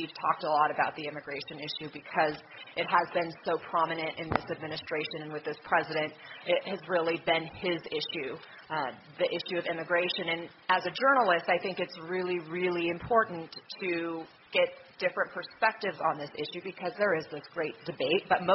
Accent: Denver, Colorado, United States; also born or lived in Littleton; Colorado is home for me. I grew up in Denver and Littleton. My parents still live here in Colorado. They're in Longmont, so just outside of Boulder here

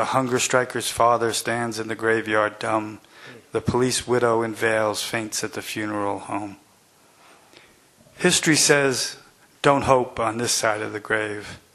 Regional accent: Ireland; I'm Irish, so I tend to feel guilty.

